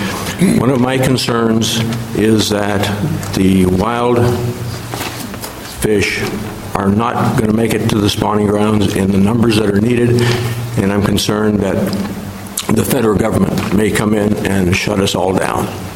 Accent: Longview, Washington, United States; I'm from Longview, and I'm president of the Lower Columbia Fish Enhancement Group, one of 14 regional fisheries enhancement groups in the state.

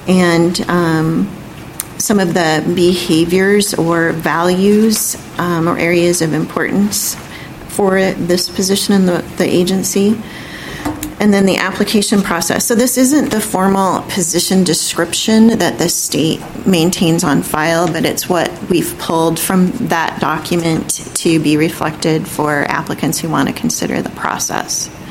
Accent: Olympia, Washington, United States; But I'm actually from Olympia. I grew up in Olympia

